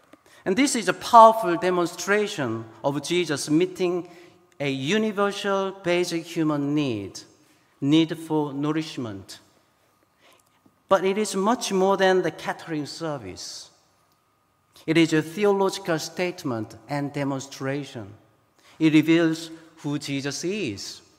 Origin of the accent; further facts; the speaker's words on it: South Korea; And growing up in Korea, the people devote themselves to fellowship around the table.